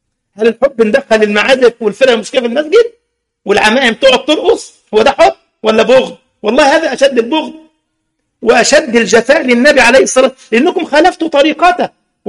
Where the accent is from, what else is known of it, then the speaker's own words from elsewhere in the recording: Egypt; في التجمع عندنا في مصر مع علية القوم